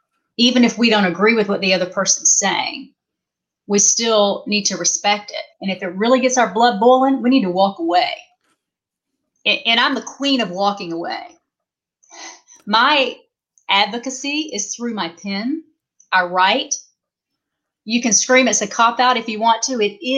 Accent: the South, United States; because I was raised in the South in the church.

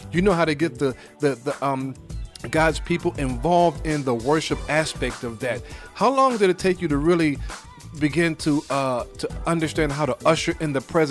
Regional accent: Brooklyn, New York, United States; I'm originally from Brooklyn, New York.

